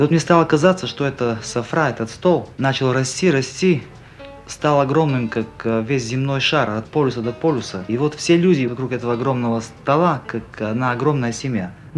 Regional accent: Bulgaria; Здравствуйте, я из Болгарии

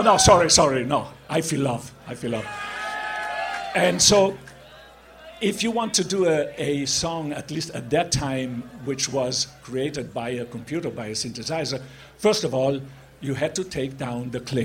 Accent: Ortisei, Trentino-Alto Adige, Italy; born there; English is a second language; So I was born in a little town called Ortisei in Italy.

